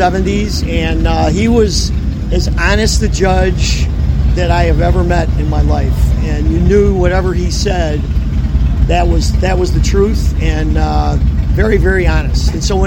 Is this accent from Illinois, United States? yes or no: yes; Chicago, Illinois, United States; Jefferson Park.